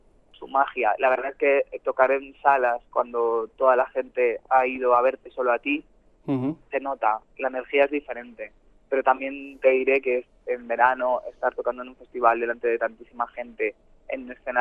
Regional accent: Talavera de la Reina, Castilla-La Mancha, Spain; yo soy de Talavera y he visto siempre toda mi vida a grupos

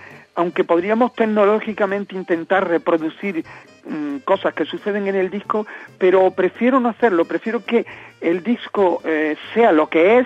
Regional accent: Granada, Andalusia, Spain; born there; yo nací en Granada, en el barrio más antiguo que es el Realejo, que resulta que es el barrio judío de Granada.

